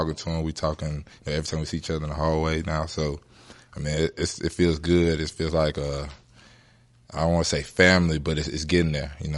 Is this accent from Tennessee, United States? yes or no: yes; Memphis, Tennessee, United States; You know, he knew I was from Memphis. We kind of talked about, of course, he talked about barbecue.